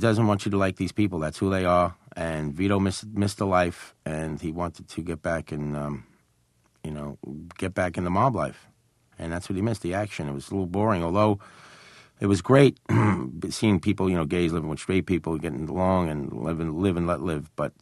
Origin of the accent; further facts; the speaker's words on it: Brooklyn, New York, United States; I'm from Brooklyn also